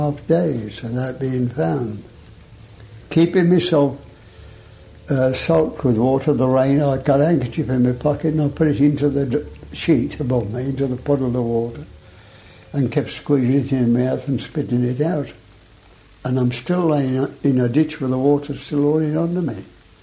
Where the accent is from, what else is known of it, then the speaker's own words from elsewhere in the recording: England, United Kingdom; quick, have mercy on me, I'm English.